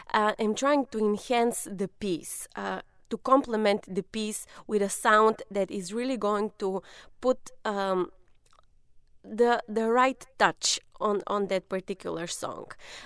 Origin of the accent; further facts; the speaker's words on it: Bulgaria; English is a second language; And I'm originally from Bulgaria, which is in southeastern Europe.